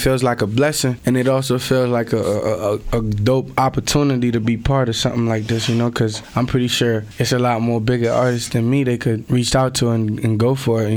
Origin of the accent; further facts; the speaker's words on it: Miami, Florida, United States; Yeah, I'm from Miami, Florida. Dade County, to be exact. You know, the other side of that bridge.